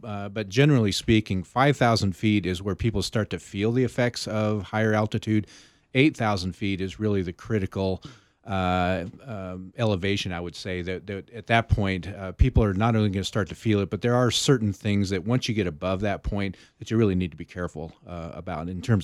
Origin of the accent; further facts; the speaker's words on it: Colorado, United States; Well, I was kind of born and raised in the Colorado Rockies, and so I love being on top of anything that's really tall.